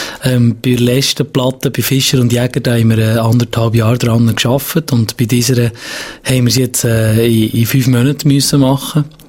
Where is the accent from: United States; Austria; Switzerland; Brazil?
Switzerland; Brienz, Bern; Ich komme von Prinz, ja genau.